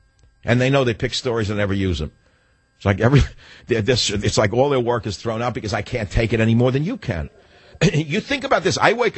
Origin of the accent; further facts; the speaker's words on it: New York, United States; I wax nostalgic about my growing up in New York, working for my dad, an immigrant.